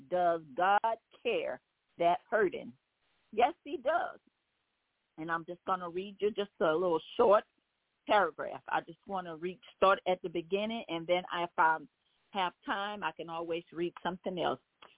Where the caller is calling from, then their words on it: Baton Rouge, Louisiana, United States; I am calling from Baton Rouge, Louisiana.